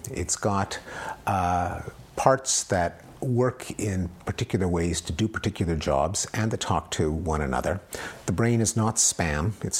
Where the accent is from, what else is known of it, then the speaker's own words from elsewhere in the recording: Montreal, Quebec, Canada; also born or lived in Massachusetts, United States; I was born in Montreal, part of the English-speaking community in Montreal. Grew up there, spent my first 22 years in Montreal, went to McGill University